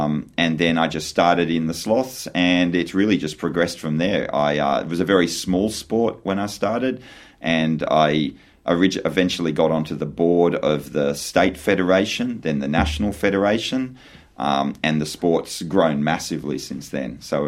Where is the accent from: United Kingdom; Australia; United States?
Australia; born there; So I was born in Australia. My father was born in Egypt. My mother was born in Australia. My mother's family are Cypriot. My father's family are Greeks from Limnos, actually, the island of Limnos.